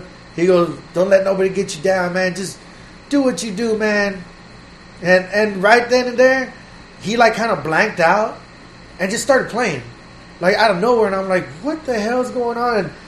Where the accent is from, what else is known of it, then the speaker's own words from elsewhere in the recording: Houston, Texas, United States; You know, I'm from Houston.